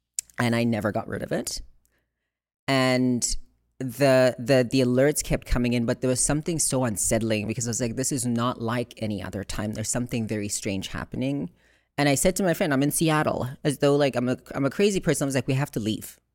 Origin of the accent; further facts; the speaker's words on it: South Africa; I was in Seattle visiting one of my friends that I grew up with in South Africa.